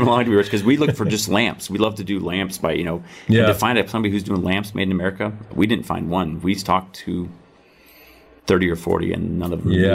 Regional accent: Iowa, United States; her factory where they make the candles is about 50 miles from my hometown in Iowa.

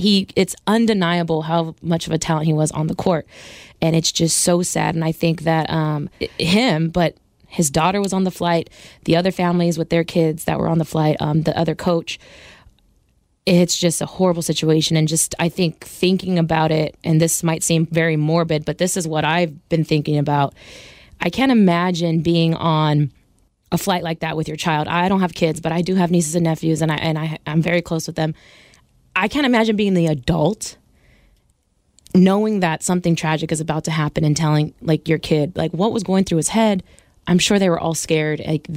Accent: Sacramento, California, United States; I grew up in Sacramento. There's a huge rivalry between the Kings and the Lakers

